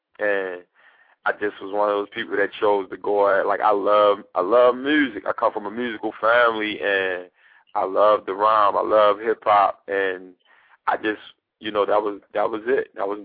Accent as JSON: {"language": "English", "town": "Baltimore", "region": "Maryland", "country": "United States", "said": "I'm from the hood. I'm from West Baltimore, Bentlow and Riggs Avenue."}